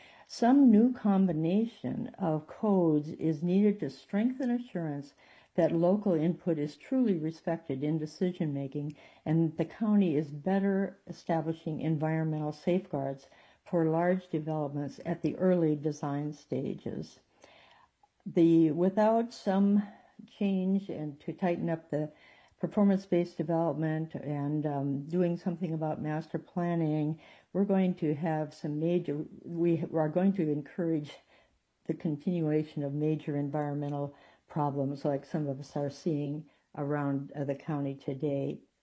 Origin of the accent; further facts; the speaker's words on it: Hansville, Washington, United States; from Hansville in North Kitsap.